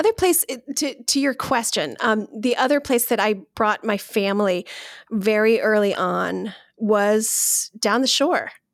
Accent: New Jersey, United States; I'm new to this controversy because I grew up in North Jersey and I grew up in this little bubble of Bergen County.

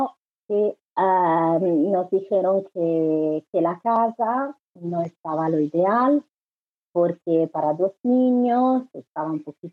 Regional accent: Italy; Somos italianos los dos, pero queremos mucho viajar y todo.

